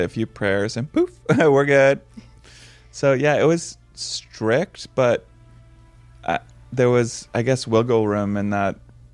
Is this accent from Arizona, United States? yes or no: no; Boston, Massachusetts, United States; No, we're from Boston. Both parents Catholic, so big family.